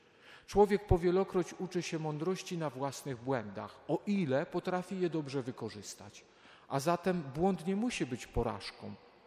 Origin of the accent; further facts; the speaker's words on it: Lesser Poland, Poland; Jestem góralem, jak patrzyłem na te szczyty, które otaczały mój rodzinny dom, Pieniny, Tatry, Gorce